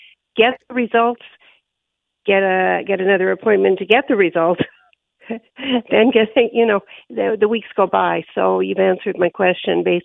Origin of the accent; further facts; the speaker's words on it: Alberta, Canada; born there; I was born in Alberta, and I'm 71, so I'm a senior.